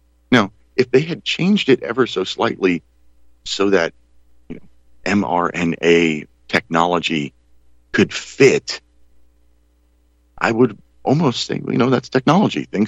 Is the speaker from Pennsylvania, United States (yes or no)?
yes; Pennsylvania, United States; a man that I'm sad to say is from my home state. Oh, that's something I didn't say at the beginning. I'm broadcasting to you from the state of independence, right in the heart of Pennsylvania.